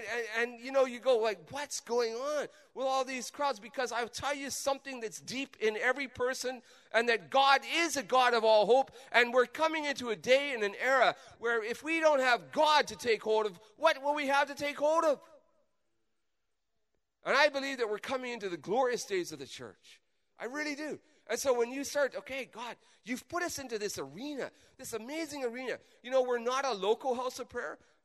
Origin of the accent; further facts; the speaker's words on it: Canada; We've got to be careful we don't develop an empire theology where we are more Canadian than we are Christian.